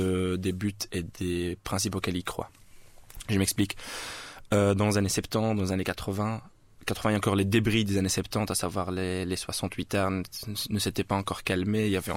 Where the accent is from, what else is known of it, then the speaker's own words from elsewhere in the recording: Morocco; moved away; Moi, c'est parce que je venais du Maroc